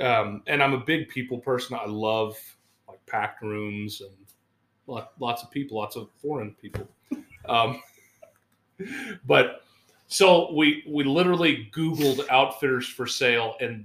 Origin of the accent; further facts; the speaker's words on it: Oklahoma, United States; I was from Oklahoma and I wanted to work up in Montana or Idaho.